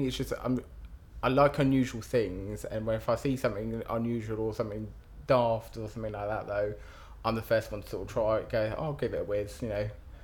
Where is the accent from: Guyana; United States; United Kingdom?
United Kingdom; Paddington, London; I'm 32, and I'm from Paddington.